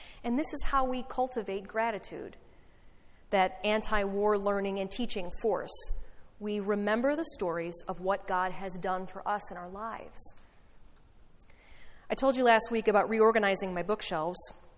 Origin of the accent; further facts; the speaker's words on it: Chicago, Illinois, United States; I grew up in Chicago, so it was bitter cold.